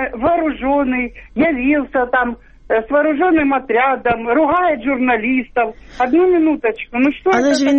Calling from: Dnipro, Dnipropetrovsk Oblast, Ukraine; Дніпропетровськ.

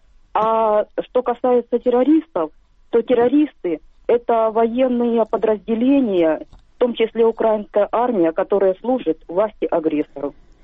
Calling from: Kharkiv, Kharkiv Oblast, Ukraine

